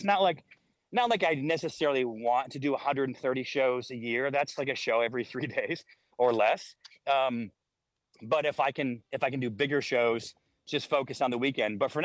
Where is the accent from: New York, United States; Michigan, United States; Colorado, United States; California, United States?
New York, United States; Syracuse; born or raised there